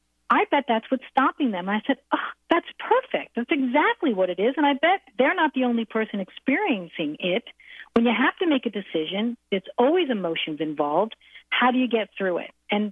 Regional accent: New York, United States; But I grew up in New York. I moved to Pennsylvania to go to school.

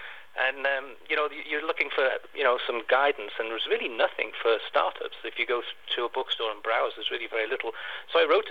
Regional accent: Wales, United Kingdom; So I grew up really poor in North Wales, and you know, my family never had a vacation.

